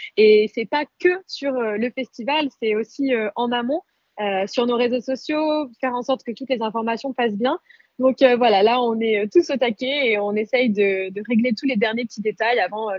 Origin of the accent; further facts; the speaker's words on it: Nice, Provence-Alpes-Côte d'Azur, France; quand on est niçois, on connaît le Théâtre de Verdure et on sait à quel point c'est magnifique